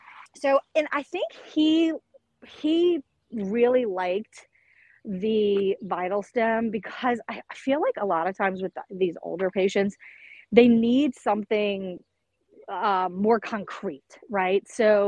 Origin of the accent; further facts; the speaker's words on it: the South, United States; So I'm from the South, and I think he maybe was from South Louisiana too, but at the time we were both in Mississippi.